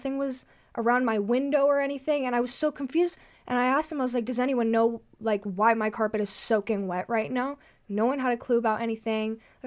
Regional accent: Bristol, Tennessee, United States; I'm from Bristol, Tennessee.

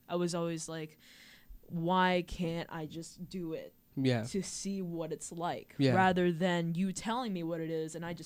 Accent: United States; so I grew up in the States, and I'm like a full-fledged American. I lost my Vietnamese accent when I was like 5.

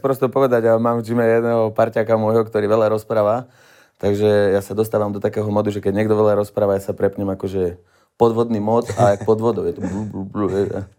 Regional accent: Žilina, Žilina Region, Slovakia; bola to taká nejaká možnosť vtedy v Žiline, odkiaľ som

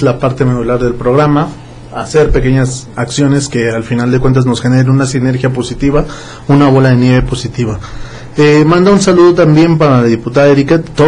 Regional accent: Tonalá, Jalisco, Mexico; Yo soy de Tonalá. Un saludo para Tonalá.

